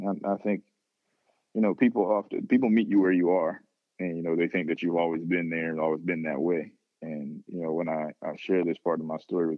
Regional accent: Youngstown, Ohio, United States; During that period of time when I was growing up in Youngstown, it was, really, really rough, rough city that at the time was the murder capital of the country per capita.

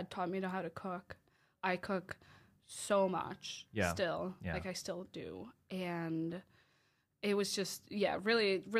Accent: Jönköping, Jönköping County, Sweden; moved away as an adult; now in United States; I grew up in Sweden. I was born and raised in Sweden. I was there for 18 years and then moved to the U.S. to go to college.

